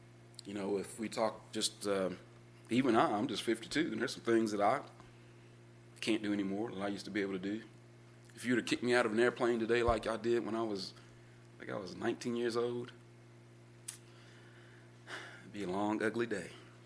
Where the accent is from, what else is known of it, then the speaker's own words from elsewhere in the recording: Louisville, Kentucky, United States; when I grew up in church in Louisville